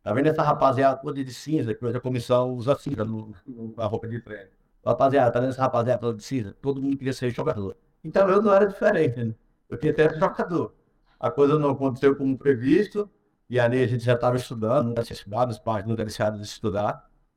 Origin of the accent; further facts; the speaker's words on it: Aracaju, Sergipe, Brazil; Eu sou de Aracaju, é a menor capital do país, de Sergipe, não tem grandes tradições além do futebol.